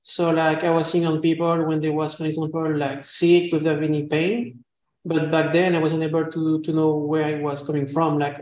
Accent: France; English is a second language; now in United States; So when I grew up in France, I was more like reserved and wasn't sharing much. But after, when I came in the US, it was like way different for me, you know.

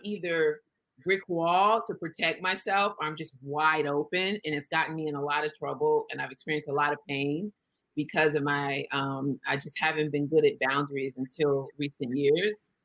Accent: California, United States; moved away as an adult; also born or lived in Washington, D.C.; now in New York, United States; I'm from the West Coast. I'm from the Bay Area in California. I've been in New York 20 years, lived in DC before that.

